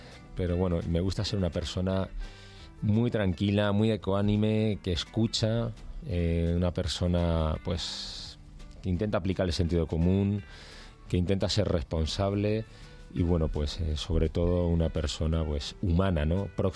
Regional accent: Seville, Andalusia, Spain; Somos de Sevilla.

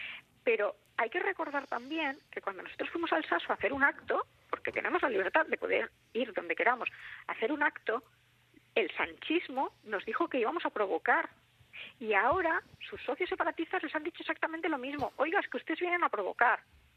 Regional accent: Catalonia, Spain; a nosotros, que somos catalanes, nos prohíben hacer actos

